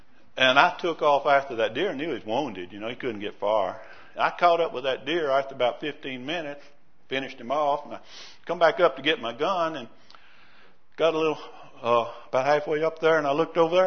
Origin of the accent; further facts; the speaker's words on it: Louisiana, United States; moved away as an adult; now in Idaho, United States; I was raised in Louisiana. Most of you might know that from my accent, but it's, even though I've been in Idaho 23 years, I still have it.